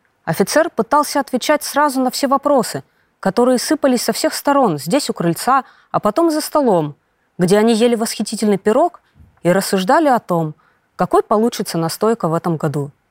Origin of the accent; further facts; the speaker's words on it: Omsk, Omsk Oblast, Russia; я родилась и живу в Омске.